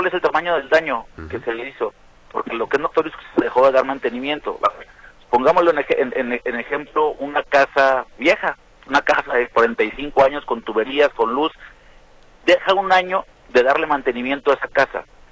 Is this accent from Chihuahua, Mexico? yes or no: no; Guadalajara, Jalisco, Mexico; somos ciudadanos de Guadalajara y vivimos todas las situaciones